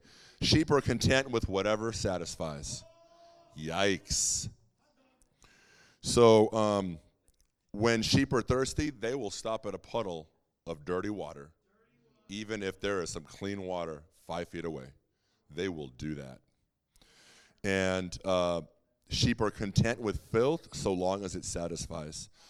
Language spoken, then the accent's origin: English; California, United States; I went to college in Oklahoma for about 6 years. I'm from Southern California, but I went out there